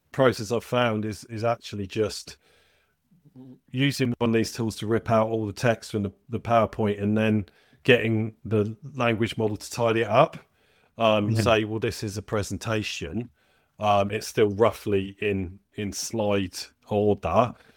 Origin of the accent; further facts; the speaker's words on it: London, United Kingdom; accent: soft Cockney; it's actually quite good with my soft Cockney